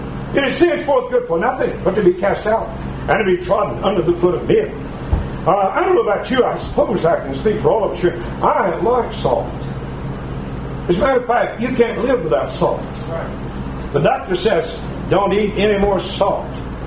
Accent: Alabama, United States; When I was a little boy growing up in North Alabama, we didn't have freezers for our meat.

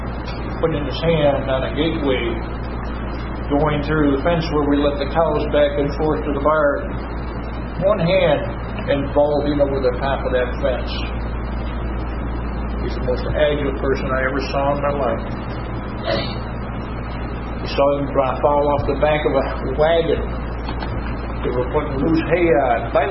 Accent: Norwich, New York, United States; And I was brought up in Norwich, New York.

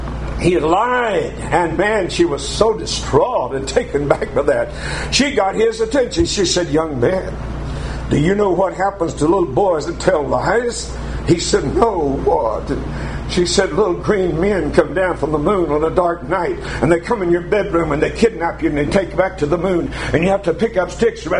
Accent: Alabama, United States; When I was a boy growing up in North Alabama, I grew up on a farm. There were 18 farms between our house and that little town Boaz, which is only about 3 or 4 miles away.

